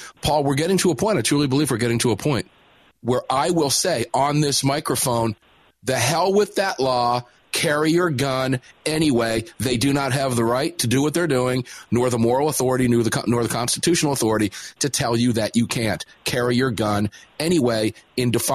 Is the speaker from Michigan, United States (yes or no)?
no; Tampa, Florida, United States; I know right where you recorded that in your studio in my hometown in Tampa, and I'm looking forward to seeing you. I'll be down in Florida in the next